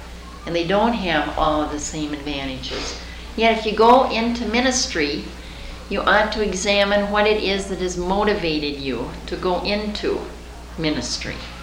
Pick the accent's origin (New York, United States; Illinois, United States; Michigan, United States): Michigan, United States; now in Wisconsin, United States; I'm in Wisconsin, I'm from Michigan, and we have a scale.